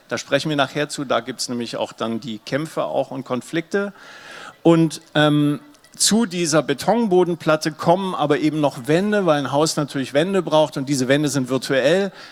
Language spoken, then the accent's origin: German; Berlin, Germany; ich komme nicht aus Köln, ich komme aus Berlin